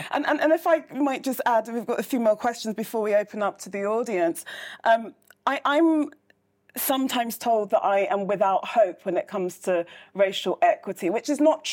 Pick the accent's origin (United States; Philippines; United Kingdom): United Kingdom; certainly because we're British and everything's very mm-hmm. civilized